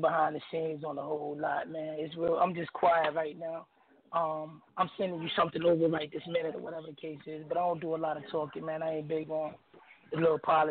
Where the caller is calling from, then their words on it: Virginia, United States; I'm calling from Virginia.